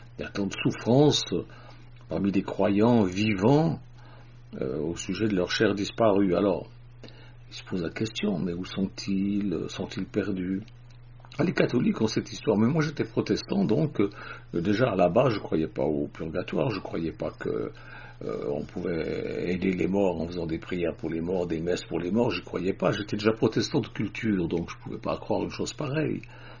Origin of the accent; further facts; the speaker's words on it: Switzerland; J'avais 18 ans et je me rappelle toujours, c'était chez moi en Suisse, à Chèvre, dans notre villa.